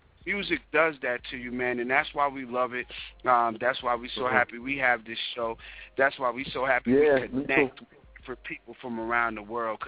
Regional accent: Hempstead, New York, United States; I'm a New York dude. I'm Hempstead. I'm not far from Queens.

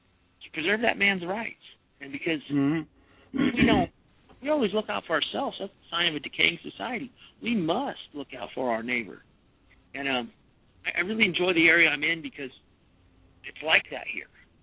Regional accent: Montana, United States; also born or lived in Alaska; I'm from Montana originally. I grew up there in Alaska.

